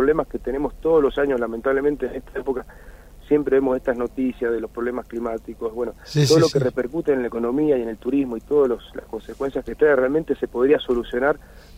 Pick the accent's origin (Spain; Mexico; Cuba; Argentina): Argentina; Mendoza; me parece que es algo que tenemos que empujar todos como mendocinos